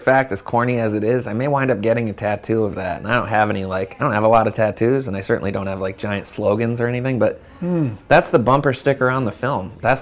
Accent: San Francisco, California, United States; when you meet somebody older and you're like, I'm from San Francisco, they're like, wow, right.

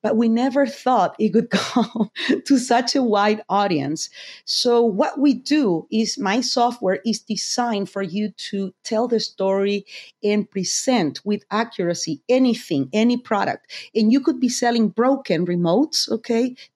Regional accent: Argentina; it is me coming from, I'm from Argentina

